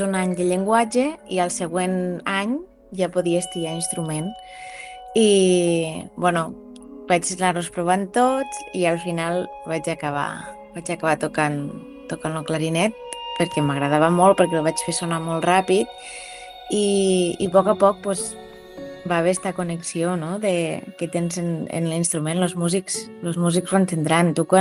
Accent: La Ràpita, Catalonia, Spain; soc de la Ràpita, i actualment sóc músic professional

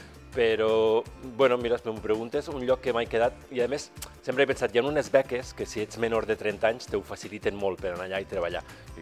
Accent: Tortosa, Catalonia, Spain; Jo soc de Tortosa, llavors també tinc més contactes amb gent de Tortosa.

